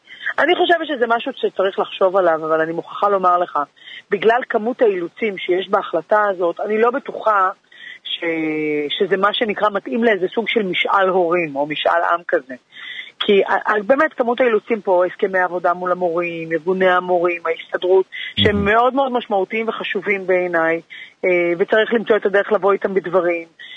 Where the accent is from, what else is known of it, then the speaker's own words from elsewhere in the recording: Tel Aviv, Tel Aviv District, Israel; אני גדלתי במרכז תל אביב